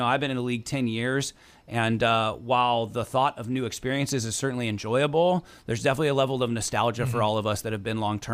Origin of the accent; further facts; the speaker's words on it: Fresno, California, United States; Like, nah, man, other people have more than us. And we're from Fresno. We're going to figure that out.